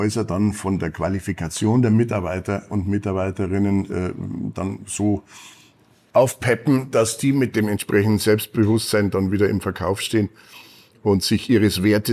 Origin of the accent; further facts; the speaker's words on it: Munich, Bavaria, Germany; als Münchner